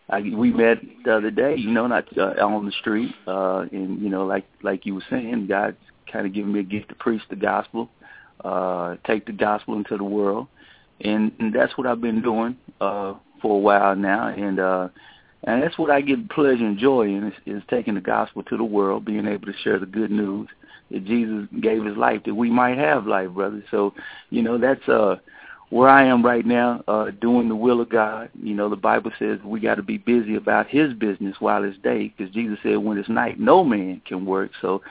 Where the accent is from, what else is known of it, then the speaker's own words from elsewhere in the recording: Fort Worth, Texas, United States; I grew up in Fort Worth, Texas, in a place they call Stop 6. You know, for a long time, and still probably today, Stop 6 was a pretty, very rough area.